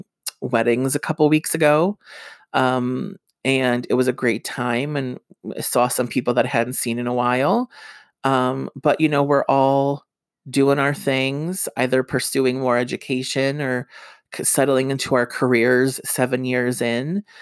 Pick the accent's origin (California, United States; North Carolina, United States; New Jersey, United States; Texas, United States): New Jersey, United States; born and raised in Northeast New Jersey